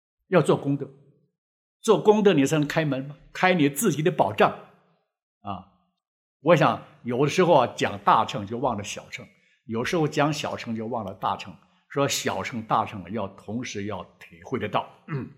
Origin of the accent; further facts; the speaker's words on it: China; 我是大陆来的